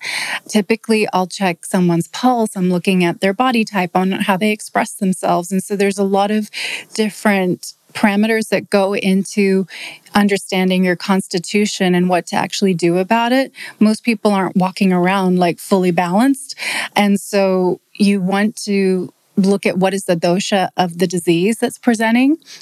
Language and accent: English; Houston, Texas, United States; also born or lived in London, United Kingdom; Well, in London and then in Houston.